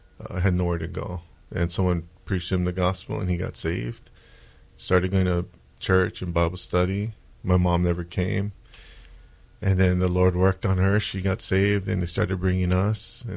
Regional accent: Oahu, Hawaii, United States; I'm from Oahu. I was born and raised here on the southeast side of the island.

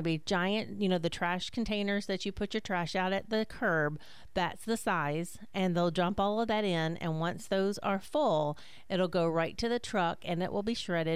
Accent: Maryland, United States; now in Florida, United States; I mean, I'm not an original Floridian. I'm a come here, is what I like to say.

